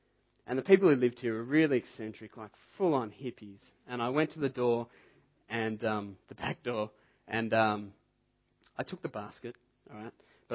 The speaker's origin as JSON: {"language": "English", "town": "Diamond Creek", "region": "Victoria", "country": "Australia", "tie": "born or raised there", "said": "When I was growing up in Diamond Creek, my dad has a big property out there, 15 or so acres."}